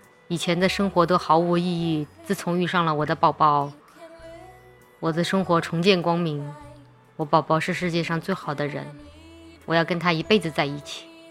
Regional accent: Chongqing, China; accent: Chongqing dialect; 在我们重庆话里面有一句话叫做换教还脚

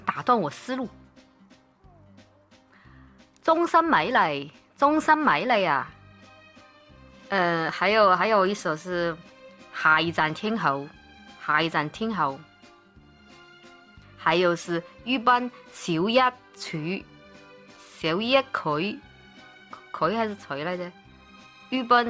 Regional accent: Taiwan; 就是作为一个台湾人，想请教大家一下

